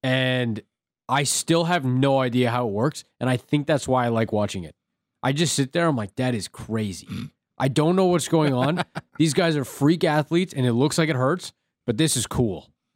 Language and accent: English; Calgary, Alberta, Canada; I mean, listen, I grew up in Calgary.